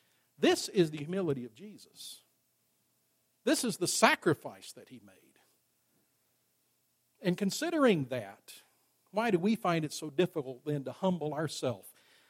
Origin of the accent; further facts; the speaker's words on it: Arkansas, United States; I grew up in Arkansas. And in the summertime, out in the country